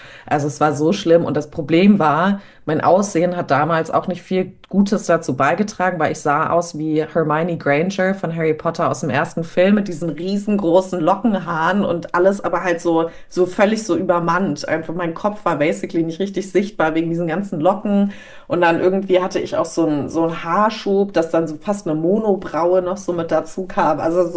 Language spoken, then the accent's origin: German; Hesse, Germany; now in Munich, Germany; die sind noch so aus dem Taunus, also da Frankfurt, die Ecke, wo ich herkomme